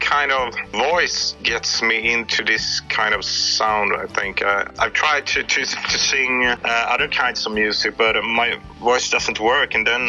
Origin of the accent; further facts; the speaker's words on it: Stockholm, Stockholm County, Sweden; English is a second language; Well, I don't know where to start, but I'm from Sweden, the country in the north.